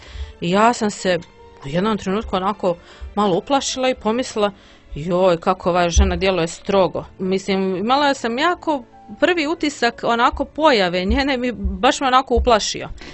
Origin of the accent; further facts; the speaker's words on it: Podgorica, Montenegro; Ja kažem, ja iz Podgorice porijeklom.